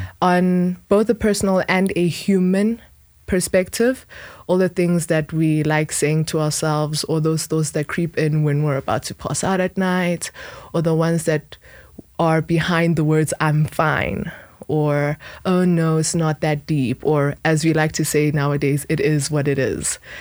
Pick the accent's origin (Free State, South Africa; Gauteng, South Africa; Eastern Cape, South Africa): Gauteng, South Africa; Benoni; I grew up in the East Rand, specifically Benoni, Rynfield side.